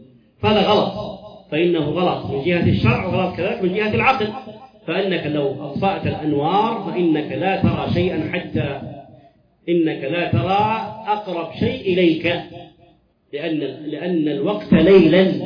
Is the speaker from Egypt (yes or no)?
no; Saudi Arabia